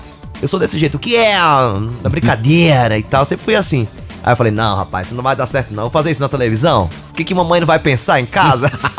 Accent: Manaus, Amazonas, Brazil; Eu tenho 32 anos de idade, comecei com 11 anos, eu sou de Manaus.

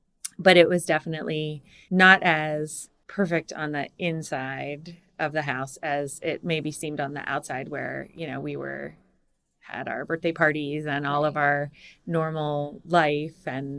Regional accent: New England, United States; So I grew up in New England and had, you know, mom, dad, sister, cat, dog

